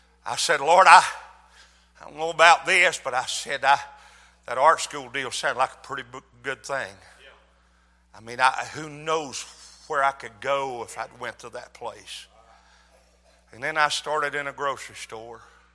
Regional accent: Tennessee, United States; I was born and raised in Tennessee, had never been to Nashville before.

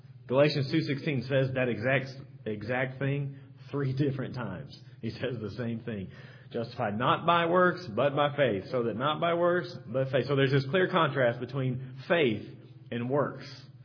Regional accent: Texas, United States; also born or lived in Louisville; Now, I'm from Texas, so I love Tex-Mex.

